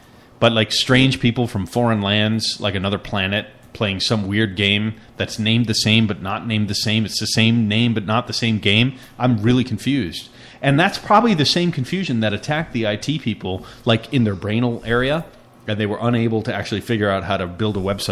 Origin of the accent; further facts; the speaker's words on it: United States; I don't know. I don't really care because I'm American.